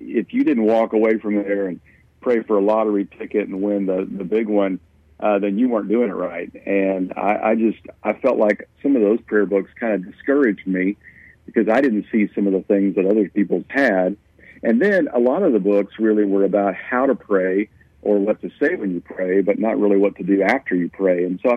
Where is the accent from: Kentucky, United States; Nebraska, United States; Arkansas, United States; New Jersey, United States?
Kentucky, United States; accent: Kentucky; I still haven't lost my Kentucky accent, unfortunately.